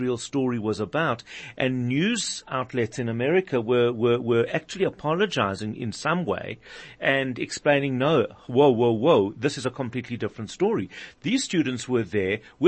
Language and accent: English; South Africa; certainly for me as a South African